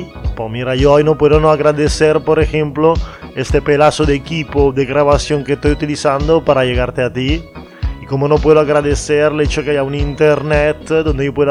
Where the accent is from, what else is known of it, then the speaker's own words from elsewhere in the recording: Italy; Spanish is a second language; Hombre, soy italiano, no puedo no hablar del café.